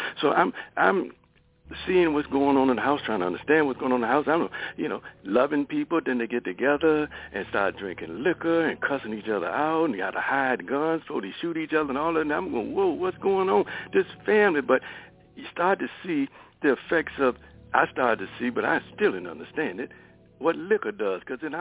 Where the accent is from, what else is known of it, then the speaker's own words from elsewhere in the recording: Richmond, Virginia, United States; born there; You know, I was born in Richmond, Virginia, as you know, brother, in a little part of town called 17th Street Bottom.